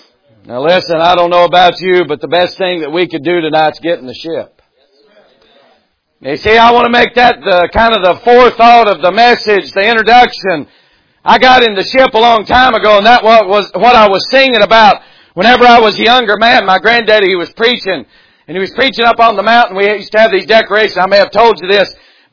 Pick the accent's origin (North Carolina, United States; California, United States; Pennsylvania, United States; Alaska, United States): North Carolina, United States; now I may have butchered that, I'm from North Carolina in the mountains, so I may have messed that one up bad